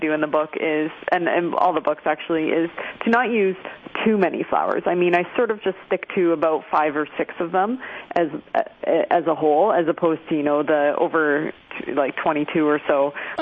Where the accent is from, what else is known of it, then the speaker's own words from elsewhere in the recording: Canada; And, I mean, as a Canadian, sometimes it's hard for me to make recommendations